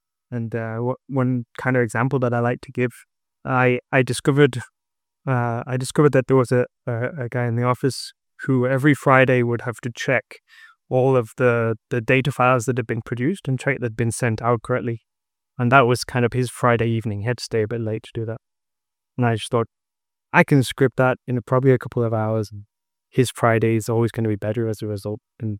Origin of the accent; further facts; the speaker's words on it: North West England, United Kingdom; So I'm originally from England, from a small town near Manchester, Redbull.